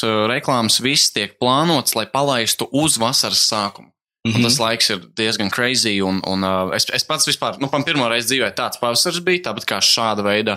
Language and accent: Latvian; Ozolnieki, Jelgava, Latvia; also born or lived in Riga; es esmu no Ozolniekiem orģināli tā, tīri, kur man draugi visi un kur visi video visi vienmēr tapis. Jā, es Ozolniekos nomācījos līdz 3. klasei. Tad Jelgavā gadu, un tad no 5. Līdz sanāk 9. ieskaitot Rīgā centrā es mācījos.